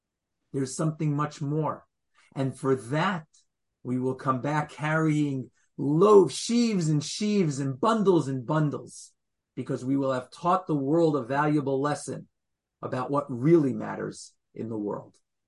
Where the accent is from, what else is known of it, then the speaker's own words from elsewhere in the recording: New York, United States; I'm from New York. I have a hard time saying that word.